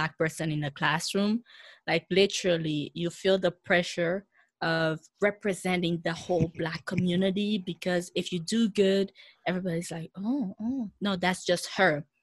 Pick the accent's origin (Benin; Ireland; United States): Benin; when people ask me where I'm from, I will say I'm from the Republic of Benin in West Africa.